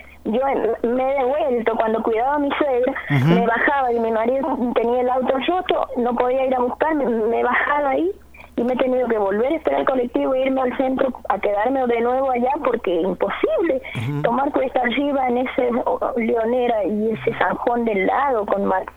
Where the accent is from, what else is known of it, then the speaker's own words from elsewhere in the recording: Pocito, San Juan, Argentina; yo soy de Pocito y quisiera morirme acá